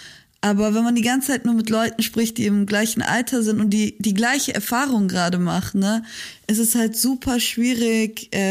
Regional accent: Munich, Bavaria, Germany; vor allem wir sind in München groß geworden

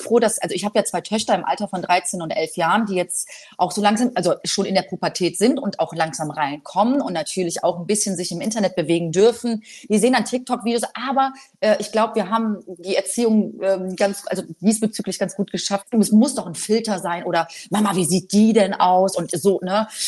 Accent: Poland; also ganz ehrlich, ich komme aus Polen

